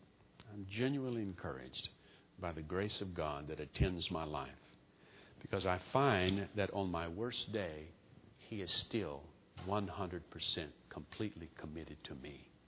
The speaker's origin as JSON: {"language": "English", "region": "Texas", "country": "United States", "tie": "born there", "said": "I was born in Texas, so it gives me standing."}